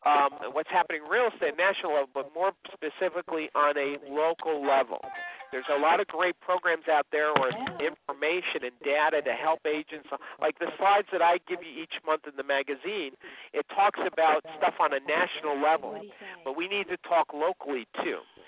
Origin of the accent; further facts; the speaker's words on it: New York, United States; My style is, and maybe because it's also that I'm from New York